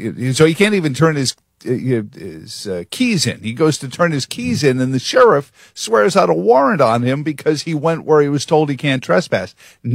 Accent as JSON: {"language": "English", "town": "New York City", "region": "New York", "country": "United States", "tie": "born or raised there", "said": "I like to think I'm abundantly polite, but I grew up in New York City."}